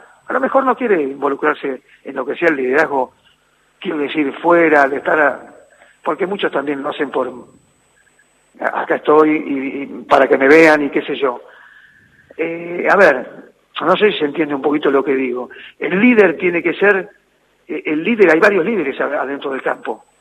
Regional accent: Argentina; como argentino

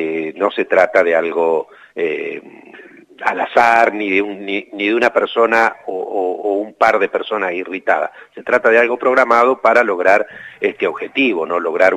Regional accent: Neuquén, Argentina; yo soy neuquino encima

